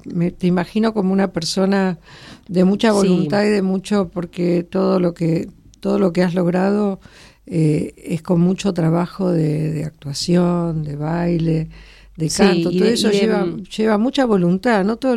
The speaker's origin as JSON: {"language": "Spanish", "region": "Buenos Aires", "country": "Argentina", "tie": "born or raised there", "said": "yo que soy porteña estuve siempre aquí."}